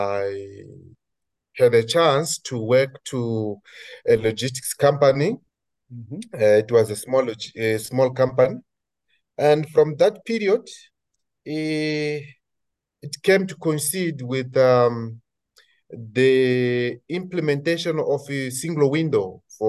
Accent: Vilankulo, Inhambane, Mozambique; English is a second language; also born or lived in Beira; I'm purely Mozambican. I'm from … Oh. I was born there.

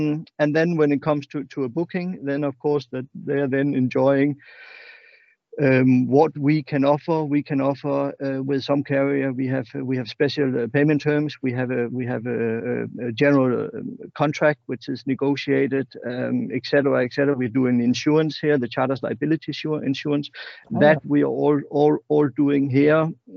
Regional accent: Aarhus, Central Denmark Region, Denmark; English is a second language; We are now, my wife and I, we are both from Aarhus, and our parents are from there, so close to the family

